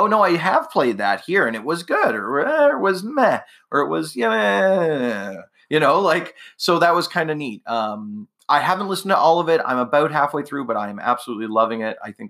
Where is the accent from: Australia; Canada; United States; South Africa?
Canada; Toronto, Ontario; No, I was like 2 hours away in London, but you know, I was from Toronto.